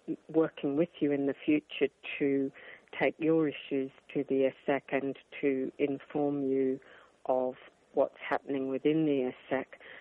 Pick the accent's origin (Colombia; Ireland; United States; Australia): Australia; My background is I'm an Australian.